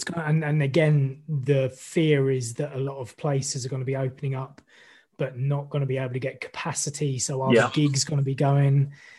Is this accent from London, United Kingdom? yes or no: no; Maidstone, South East England, United Kingdom; I mean, I grew up in Maidstone.